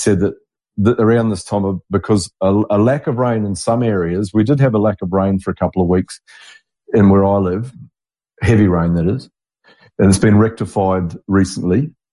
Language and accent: English; New Zealand; now in Australia; And where I grew up in New Zealand was also, by coincidence, a grey nurse breeding ground. And I live in a grey nurse breeding ground in the mid-north coast of Australia.